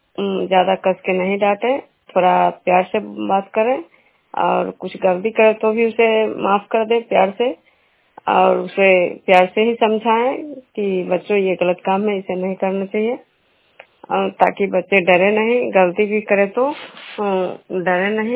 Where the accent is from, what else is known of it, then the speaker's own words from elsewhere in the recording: Bishnupur, Bihar, India; मैं बिष्णुपुर ग्राम खतरा पंचायत नालंदा जिला नगरनसा प्रखंड की निवासी हूँ।